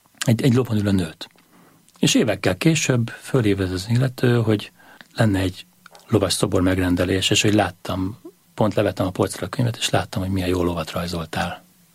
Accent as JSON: {"language": "Hungarian", "country": "Hungary", "said": "ez a különlegesség, hogy mi magyarok vagyunk"}